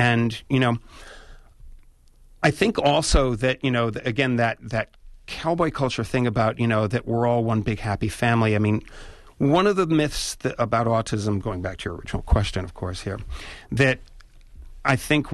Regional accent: New York City, New York, United States; I come from New York City, and I'm trying still, after 18 months in Wisconsin, to sort of acclimate myself

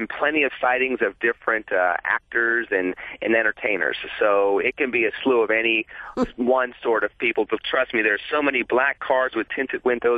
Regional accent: United States; as an American people collectively, we have forgotten that.

